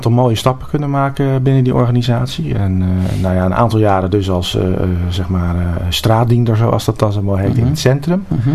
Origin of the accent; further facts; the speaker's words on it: Rotterdam, South Holland, Netherlands; Ik ben geboren in Rotterdam. Uh-huh. Rotterdam-Zuid. Uh-huh. Dus echt Rotterdam.